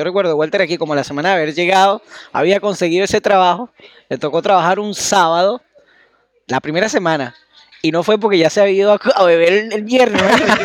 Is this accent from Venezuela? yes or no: yes; Venezuela; o uno como venezolano a veces está fuera del país y cree que trabaja un montón